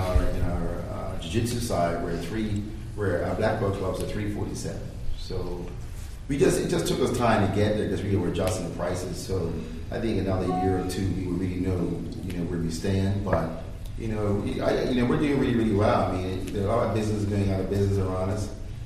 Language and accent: English; Bermuda; I'm from Bermuda, as you may be aware, if you're not, then it's there. It's a very small country, a very wealthy country.